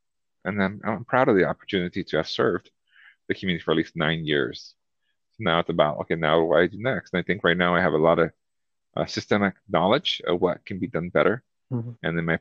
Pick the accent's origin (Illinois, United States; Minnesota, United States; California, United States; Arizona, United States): California, United States; Los Angeles; born there; given that my family immigrated from Mexico when I was born in Los Angeles